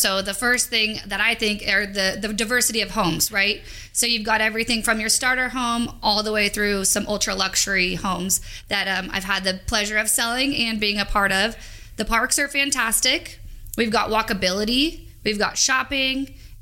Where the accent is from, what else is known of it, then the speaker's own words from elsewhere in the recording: California, United States; I was born and raised in Placer County. The only time I ever left was to go to UC Davis